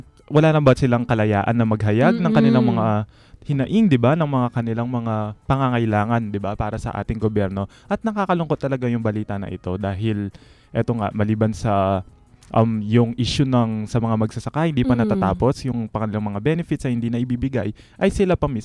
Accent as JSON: {"language": "Tagalog", "region": "Central Luzon", "country": "Philippines", "said": "Like sa province namin, sa Pampanga. Ganun din."}